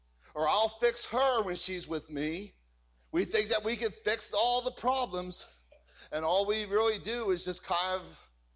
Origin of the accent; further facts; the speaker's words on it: Wick, West Virginia, United States; I grew up out in Tyler County. I grew up in a place called Wick. And it's just a little black hole in Tyler County.